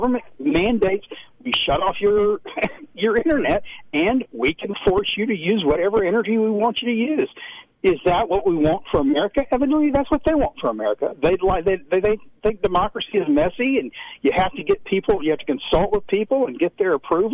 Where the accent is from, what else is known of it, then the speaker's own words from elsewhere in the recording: Texas, United States; or my home state of Texas.